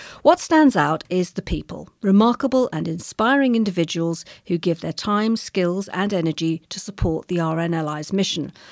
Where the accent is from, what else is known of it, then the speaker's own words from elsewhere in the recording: East of England, United Kingdom; Well, although I grew up in Hertfordshire, I have strong family connections here.